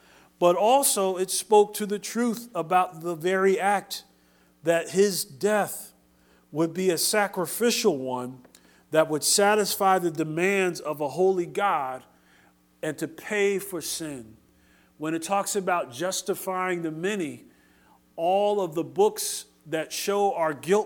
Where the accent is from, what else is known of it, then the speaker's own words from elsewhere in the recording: Northeast, United States; I grew up in the Northeast, and I love Jersey